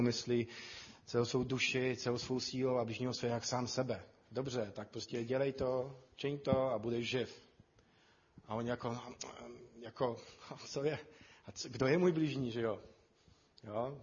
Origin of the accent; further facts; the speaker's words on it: Poland; Czech is a second language; já jsem Polák, vy jste Češi